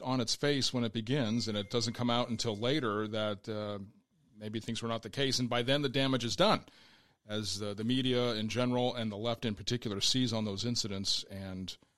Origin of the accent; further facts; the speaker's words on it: Butte, Montana, United States; Now, my family's from Montana. We came from Butte, which was a very small mining town